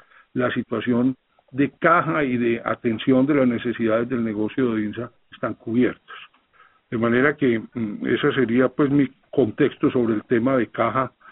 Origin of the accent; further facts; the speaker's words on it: Colombia; porque para el país, como colombianos, es una llegada de un jugador extremadamente serio